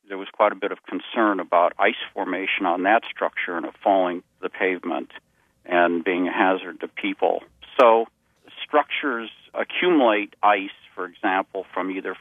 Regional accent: Cleveland, Ohio, United States; I grew up in Cleveland, Ohio, we had this problem.

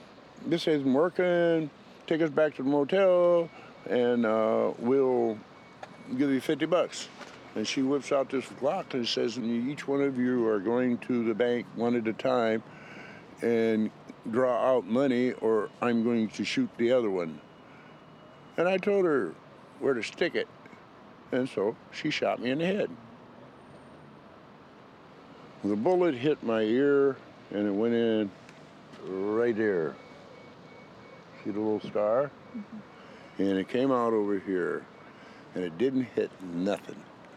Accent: Waterloo, Iowa, United States; I grew up in Waterloo, Iowa.

